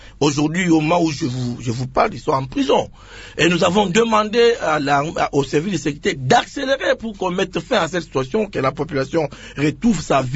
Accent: Kasaï, DR Congo; Pourquoi chez nous au Kasaï, là, les gens veulent toujours aggraver les choses?

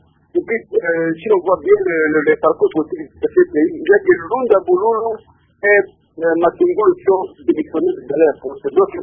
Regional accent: DR Congo; je crois qu'en tant que Congolais

